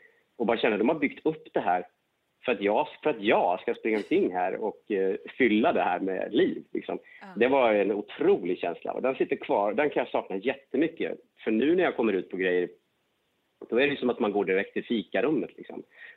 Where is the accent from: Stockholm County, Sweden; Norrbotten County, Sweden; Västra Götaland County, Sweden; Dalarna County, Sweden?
Dalarna County, Sweden; Falun; Jag kom ju från Falun från början.